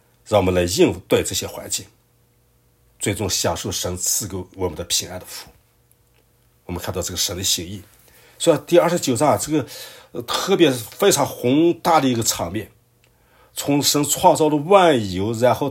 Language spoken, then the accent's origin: Chinese; China; 我们小时候在大陆学课